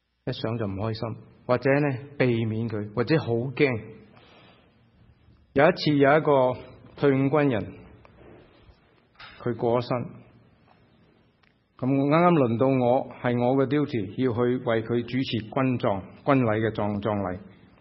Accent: Guangdong, China; 中国人，我哋广东人话唔见棺材都唔流眼泪。

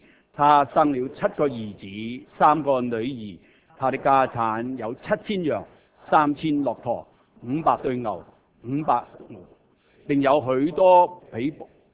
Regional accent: Hong Kong; 我细个在香港读书的时间

